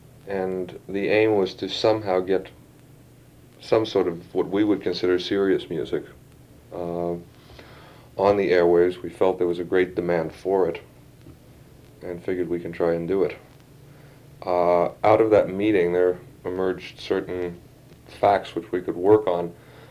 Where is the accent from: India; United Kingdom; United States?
United States; New York City, New York; moved away as an adult; I was born in New York City in 1945, lived there until 1966.